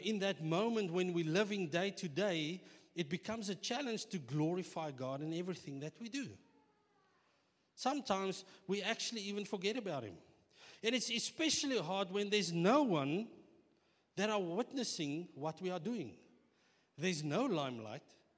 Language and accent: English; South Africa; I mean, we are South African. Ons kan eat.